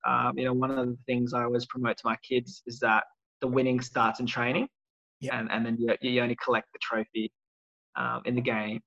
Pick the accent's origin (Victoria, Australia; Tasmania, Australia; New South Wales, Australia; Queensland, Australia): Victoria, Australia; Melbourne; born there; I am planning to move to Melbourne to start of next year. It's something I've wanted to do for a while. I was born in Melbourne and been waiting for the, I guess, the right time to go back.